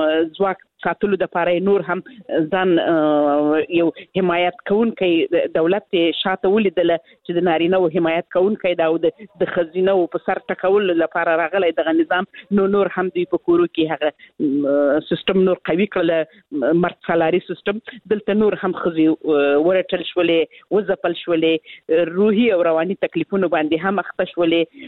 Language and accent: Pashto; Helmand, Afghanistan; زه خپله د هلمند ولایت څخه یم